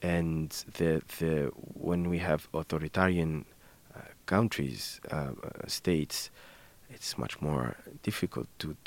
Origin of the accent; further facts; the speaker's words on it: Gabès, Gabès Governorate, Tunisia; So I went to Shnini in my hometown. Gebes, it's one of the three oases that I talked about.